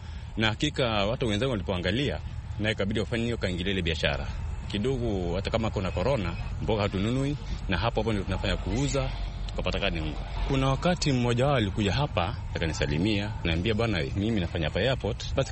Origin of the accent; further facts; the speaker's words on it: Kisii County, Kenya; now in Mombasa, Kenya; Natoka kaunti ya Kisii na mimi ni mkazi wa Mombasa kwa miaka mingi.